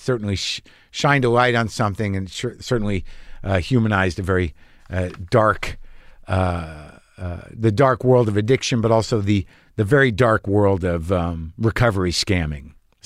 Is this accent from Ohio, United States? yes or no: no; New Mexico, United States; Like, I grew up in New Mexico, driven through Oklahoma.